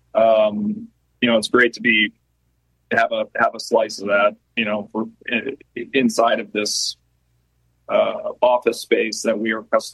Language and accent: English; Milton, Massachusetts, United States; So I grew up in Milton, Massachusetts.